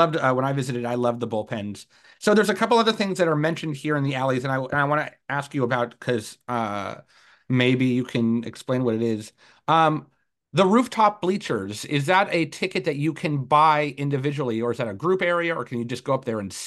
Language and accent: English; California, United States; I'm from the California Shore, so I don't know any of these places.